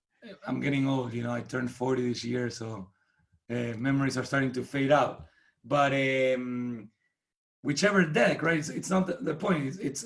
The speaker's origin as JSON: {"language": "English", "country": "Argentina", "second_language": "English", "moved": "as an adult", "lives_now": "California, United States", "said": "So the accent is not local from California. I'm from Argentina originally. I moved in 7 years ago."}